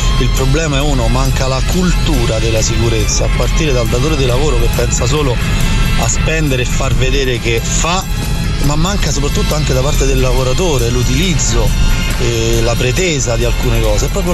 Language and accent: Italian; Rome, Lazio, Italy; anche io sono di Roma S, nell'S produttivo.